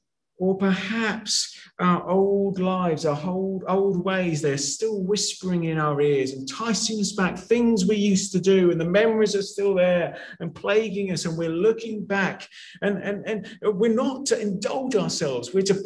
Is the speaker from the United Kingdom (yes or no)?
yes; England, United Kingdom; You know, I mean, as English as we are, you know, we're not sitting on the pitch thinking about past defeats and past victories.